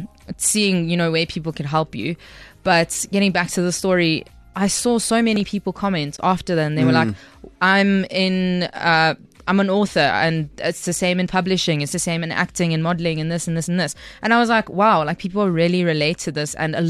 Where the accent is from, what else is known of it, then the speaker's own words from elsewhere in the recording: Mbombela, Mpumalanga, South Africa; now in Cape Town, South Africa; And I don't think they were aware that the Mbombela game is my hometown. Nelspruit's my hometown.